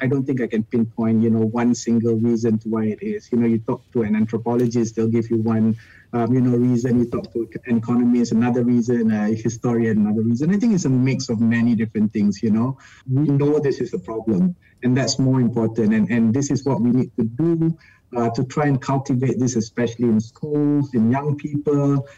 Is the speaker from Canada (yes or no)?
no; Malaysia; my home country, Malaysia